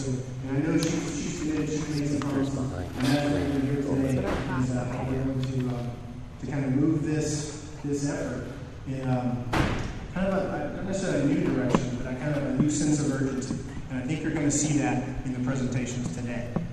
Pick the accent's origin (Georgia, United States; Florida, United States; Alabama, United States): Alabama, United States; I'm not from New Mexico, I'm from Alabama, so my kind of hot and this kind of hot is a little bit different.